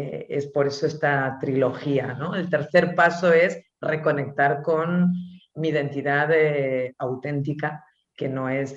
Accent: Buenos Aires, Argentina; born there; accent: Spanish; cuando yo llego a Argentina hace 9 años, Tengo acento español, pero nací en Buenos Aires.

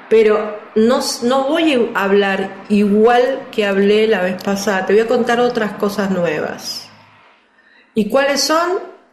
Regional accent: Argentina; estás hablando como una argentina típica

